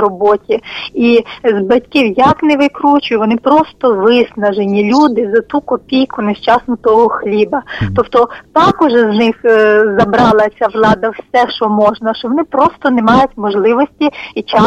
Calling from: Rivne Oblast, Ukraine; Рівненщина.

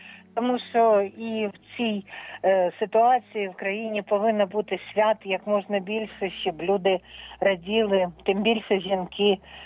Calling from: Kyiv, Ukraine

